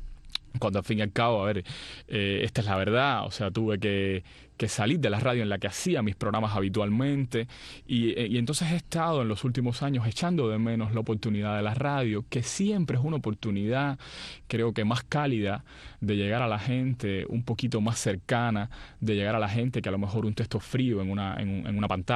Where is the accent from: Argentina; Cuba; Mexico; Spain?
Cuba; born there; Sí, en el pueblo donde yo nací.